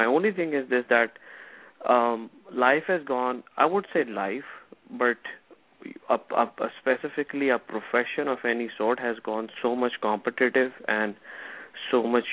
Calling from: New Jersey, United States; calling from Jersey.

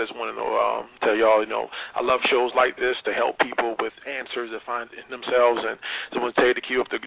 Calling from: South Carolina, United States; I'm calling from South Carolina.

